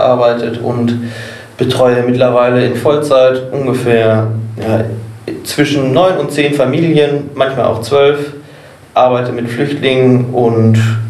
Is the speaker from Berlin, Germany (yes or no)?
no; North Rhine-Westphalia, Germany; ich komme aus dem Sauerland